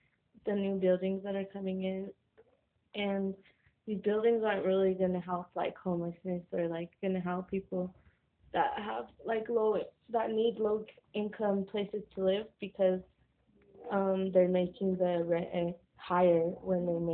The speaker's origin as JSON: {"language": "English", "town": "Denver", "region": "Colorado", "country": "United States", "tie": "born or raised there", "said": "I grew up and live in Denver."}